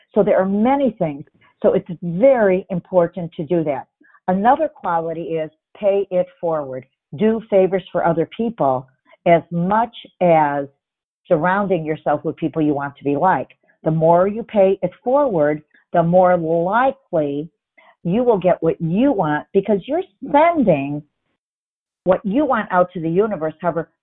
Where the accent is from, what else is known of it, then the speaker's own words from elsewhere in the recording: Midwest, United States; now in New York, United States; My goal was to move to New York, and I'm from the Midwest.